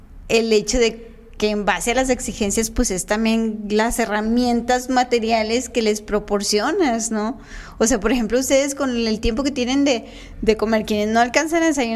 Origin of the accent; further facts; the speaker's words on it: Villa González, Santiago, Dominican Republic; porque yo soy de Villa González y hay súper poquitos